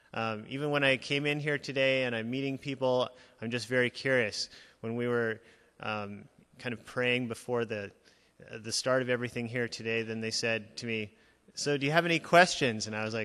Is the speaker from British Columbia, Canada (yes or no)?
no; Gimli, Manitoba, Canada; now in Winnipeg, Canada; I grew up in Gimli, Manitoba, and at Bayview E Free Church. My parents were both farmers on a little sheep farm outside of town. And so that's where I grew up.